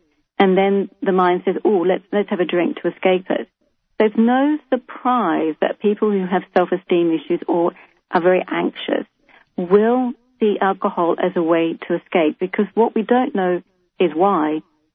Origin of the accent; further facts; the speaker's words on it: Australia; I mean, I'm Australian. We drink.